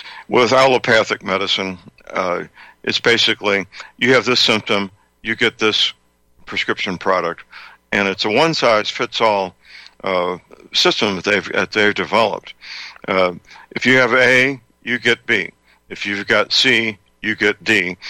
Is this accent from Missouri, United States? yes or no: yes; St. Louis, Missouri, United States; He's a chiropractic physician living and working in my hometown, St. Louis, Missouri.